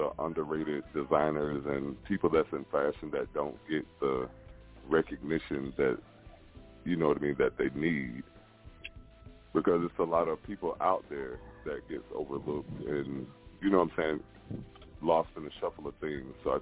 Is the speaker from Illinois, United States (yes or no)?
no; Florida, United States; I'm from Florida.